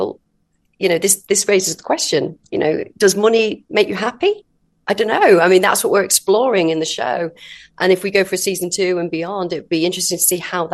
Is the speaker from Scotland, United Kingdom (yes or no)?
no; Wakefield, Yorkshire and the Humber, United Kingdom; I grew up in Wakefield, West Yorkshire, and it's predominantly known as a mining community.